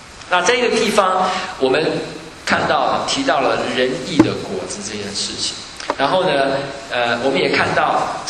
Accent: Taiwan; 我们台湾人很会做生意啊

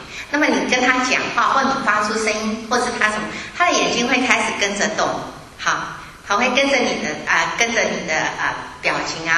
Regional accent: China; 我们中国人最常说的是什么呢？情人眼里出西施。

